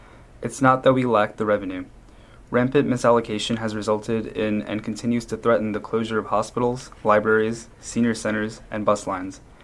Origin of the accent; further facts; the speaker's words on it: Forest Hills, New York, United States; I have local roots, having been born and raised in Forest Hills and now live in Kew Gardens.